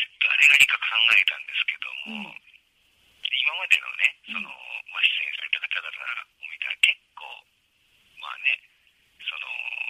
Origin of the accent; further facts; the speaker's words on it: Tokyo, Japan; 僕もと東京出身なんで、